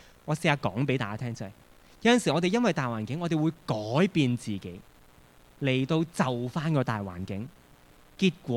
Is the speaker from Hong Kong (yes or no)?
yes; Hong Kong; 我们香港人至少被教育